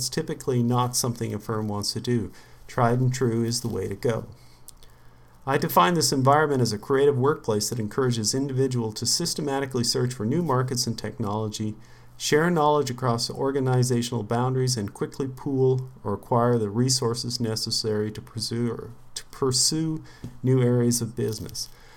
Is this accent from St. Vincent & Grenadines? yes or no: no; Canada; now in United States; And when I grew up in Canada, I remember that we used to go in the rivers all the time because they were super clean.